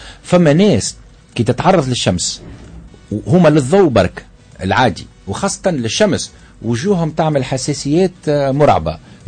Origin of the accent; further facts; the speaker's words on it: Tunisia; فما نقطه نحب نعرج عليها مش موجوده عندنا في تونس، مازالت ما توجدتش، بدات توجد شويه في تونس العاصمه